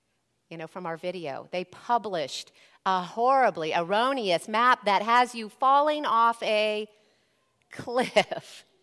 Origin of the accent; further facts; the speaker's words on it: Columbus, Ohio, United States; if you don't know, I grew up in the Columbus area.